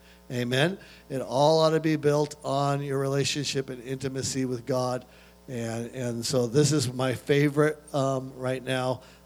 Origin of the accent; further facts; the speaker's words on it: Bozeman, Montana, United States; I'm from Bozeman, Montana. And I live in the Rocky Mountains there.